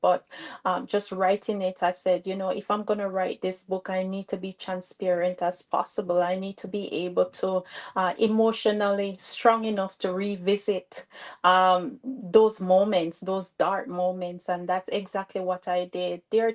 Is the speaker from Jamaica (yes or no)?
yes; Manchester, Jamaica; moved away as an adult; now in United States; I'm from the Caribbean. I'm from Jamaica, a little town in Jamaica called Manchester. Here we call them states, but back in Jamaica, we call them parish. So I'm from Manchester. I came here over 10 years ago